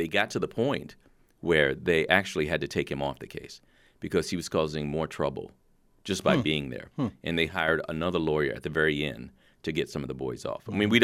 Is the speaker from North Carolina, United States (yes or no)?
no; Kentucky, United States; Now, I grew up in Kentucky, so Southern people weren't so hard for me to create because I grew up around the farmers and, you know, the Southern boys, the good old boys.